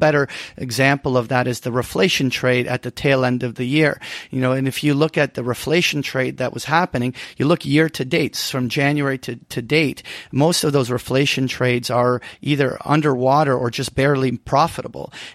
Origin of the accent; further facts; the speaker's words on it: Toronto, Ontario, Canada; I'm from Toronto. And so I'm right in the epicenter of some of the craziest real estate price action that I've ever seen.